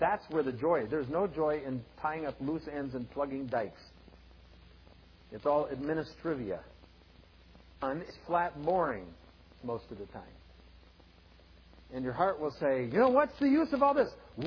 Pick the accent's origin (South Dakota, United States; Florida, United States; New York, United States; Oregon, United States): South Dakota, United States; I grew up in South Dakota. You know, we have waves of grain.